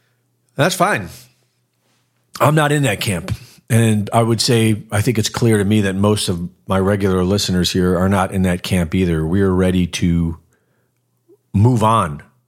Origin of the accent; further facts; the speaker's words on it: Cleveland, Ohio, United States; also born or lived in Florida / Texas; I mean, I grew up in Cleveland, which is basically just like Moscow.